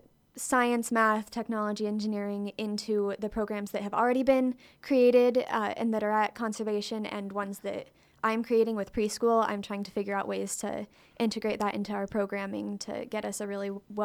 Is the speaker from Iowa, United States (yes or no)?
yes; Casey, Iowa, United States; I am from Casey, Iowa. I went to high school at Nodaway Valley in Greenfield, and I'm currently attending Northwest Missouri State.